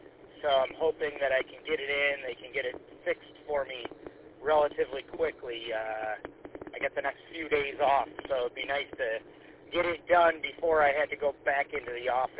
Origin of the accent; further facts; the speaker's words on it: Mount Clemens, Michigan, United States; I grew up in Mount Clemens, and for a long time I worked just north of there off of Gratiot